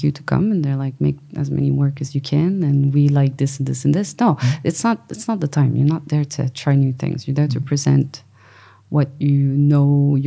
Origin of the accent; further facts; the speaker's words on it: Canada; I'm Canadian.